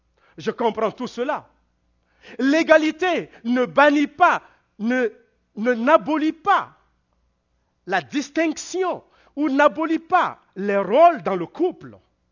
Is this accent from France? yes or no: no; Quebec, Canada; Je suis Canadien, j'ai la citoyenneté canadienne, je suis fier de l'être, et je suis aussi Québécois.